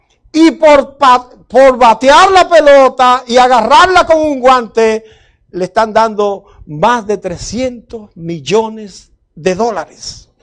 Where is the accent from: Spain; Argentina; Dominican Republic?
Dominican Republic; Yo soy de República Dominicana.